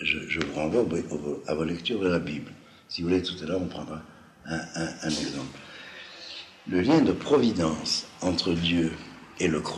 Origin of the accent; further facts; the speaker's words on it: Algeria; first language Judeo-Arabic; French is a second language; moi je parle français, et encore parce que je suis algérien d'origine, ma langue maternelle c'était le judéo-arabe, et ma langue de culture a été le français